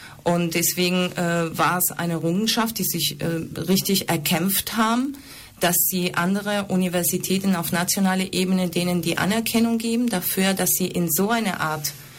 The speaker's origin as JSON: {"language": "German", "region": "Buenos Aires", "country": "Argentina", "second_language": "German", "said": "Ich komme selber aus Argentinien, ich bin aber für die Region eigentlich auch ausländisch, sage ich mal. Also ich komme aus Buenos Aires"}